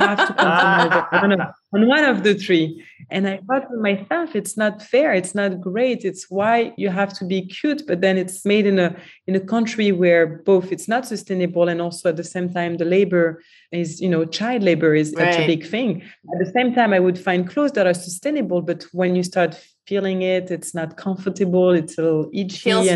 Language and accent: English; France; now in New York, United States; I always try to take the way I grew up in France and implement as much as I could here in the city.